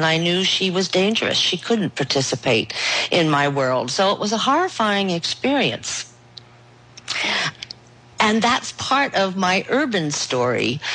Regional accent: East Coast, United States; I call myself an urban wild woman because I grew up on the East Coast

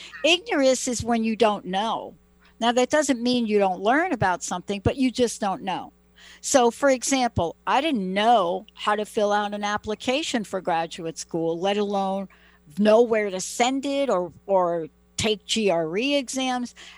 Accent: New York, United States; I'm like you, I'm from New York, right?

